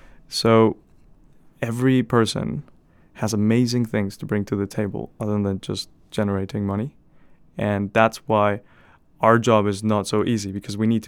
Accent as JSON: {"language": "English", "country": "Mexico", "said": "I come from Mexico, which is a middle-income country"}